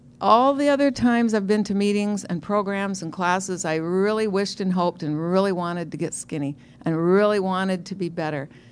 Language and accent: English; Utah, United States; from Utah.